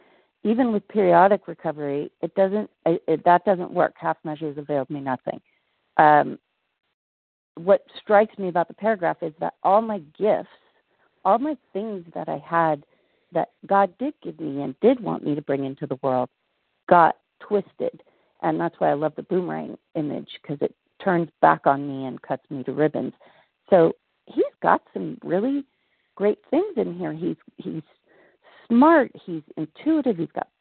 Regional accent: San Diego, California, United States; I'm from San Diego, California, recovered.

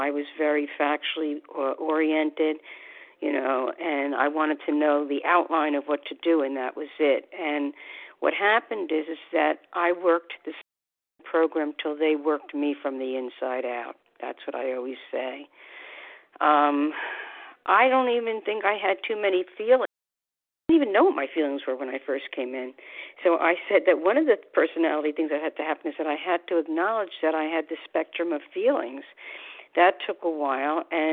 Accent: New Jersey, United States; from New Jersey.

